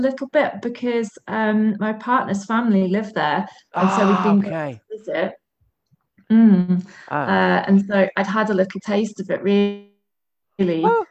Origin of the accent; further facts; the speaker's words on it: East Midlands, United Kingdom; I come from the Peak District where we've got heather, an amazing moorland